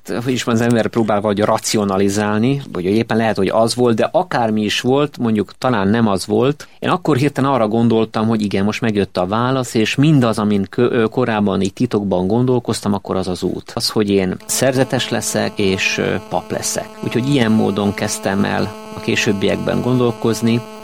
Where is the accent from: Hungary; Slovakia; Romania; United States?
Hungary; Debrecen, Hajdú-Bihar; és én így visszakerültem a szülővárosomba, Debrecenbe.